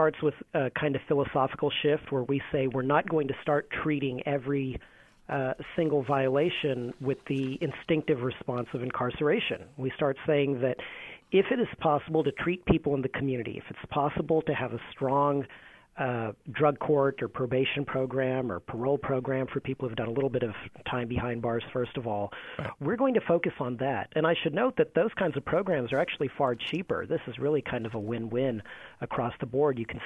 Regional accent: Fort Worth, Texas, United States; I grew up in Texas. I grew up in a pretty suburban part of Fort Worth.

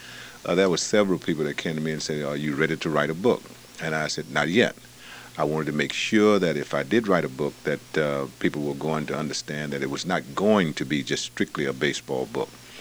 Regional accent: Mobile, Alabama, United States; as a little boy growing up in Mobile, Alabama, that not being deprived but just didn't have the things in order to make myself a major league player

